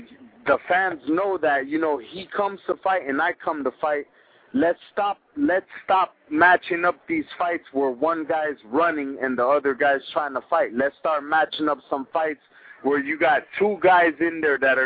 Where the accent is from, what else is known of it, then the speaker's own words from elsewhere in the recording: Chicago, Illinois, United States; I'm from Chicago, and before I was living in Miami for 6 years, last time I lived in Miami, and, you know, things weren't going good, and I felt that, you know, I started boxing in Chicago.